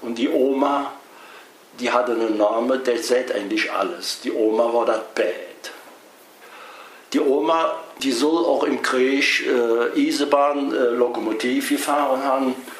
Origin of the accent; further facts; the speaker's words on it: Cologne, North Rhine-Westphalia, Germany; Geboren wurde ich im Weihertal im Keller. Es fehlen wieder die Bomben. Es war nahe um 3 Uhr. Aber aufgewachsen bin ich in Nippes. Mein Eltern hatten ein kleines Geschäft auf der Nielerstraße.